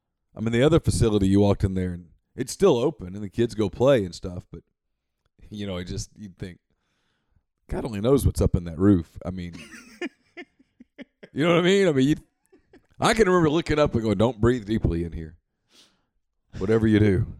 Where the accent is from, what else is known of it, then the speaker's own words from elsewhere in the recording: Ruston, Louisiana, United States; And I grew up in Ruston. But Ruston at that time, I swear to you, I think Ruston was bigger than Oxford.